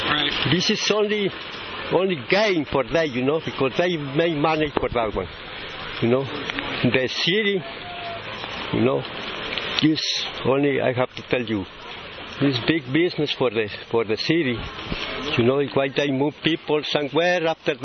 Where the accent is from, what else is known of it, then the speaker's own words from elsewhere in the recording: Guatemala; I am from Guatemala.